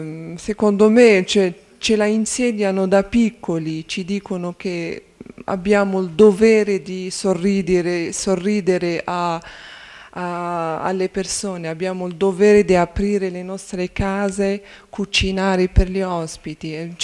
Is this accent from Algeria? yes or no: yes; Algeria; vengo dall'Algeria.